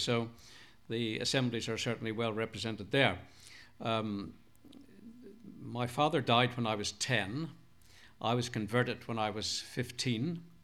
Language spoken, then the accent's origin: English; Northern Ireland, United Kingdom; accent: Northern Ireland; also born or lived in Glasgow; now in Bristol, United Kingdom; my accent is a bit sort of mixed up. It's basically Northern Ireland, which, by the way, makes me British, not Irish, but it's basically Northern Ireland sprinkled with a bit of Scots and overlaid perhaps with a bit of English accent